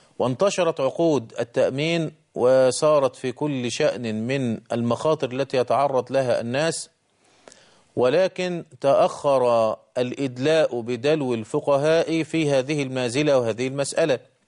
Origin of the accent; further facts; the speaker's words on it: Egypt; عندنا في مصر